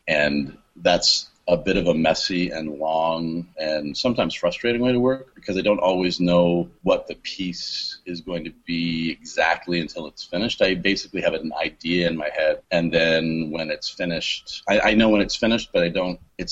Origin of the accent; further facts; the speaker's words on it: Canada; moved away as an adult; now in Long Beach, United States; I am Canadian, okay. But I haven't lived there since 2001.